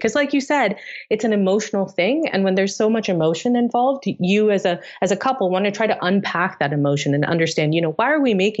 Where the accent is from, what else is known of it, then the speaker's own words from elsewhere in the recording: Tanzania; where I grew up in East Africa in Tanzania.